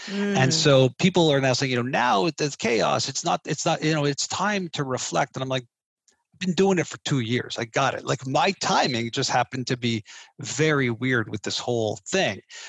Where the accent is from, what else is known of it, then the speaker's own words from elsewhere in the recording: Canada; I'm Canadian, which immediately makes me extremely apologetic